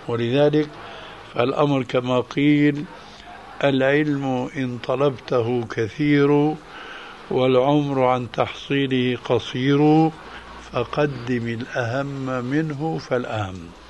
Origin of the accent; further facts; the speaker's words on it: Syria; كما يقولون عندنا في سوريا